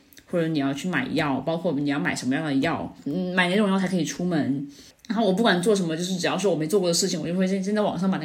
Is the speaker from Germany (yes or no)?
yes; Germany; Chinese is a second language; 哦，我们德国分了三种颜色，白色和绿色和棕色。